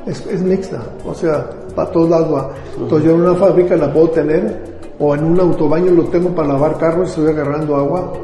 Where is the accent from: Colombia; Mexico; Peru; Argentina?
Mexico